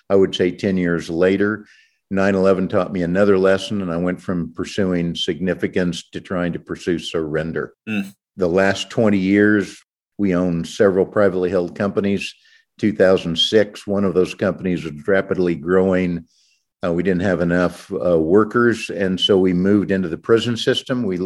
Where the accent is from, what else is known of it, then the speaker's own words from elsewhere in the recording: Kansas, United States; So I'm a Kansas farm kid, grew up farming, learned the work ethic at a very early age, went to Kansas University my junior year.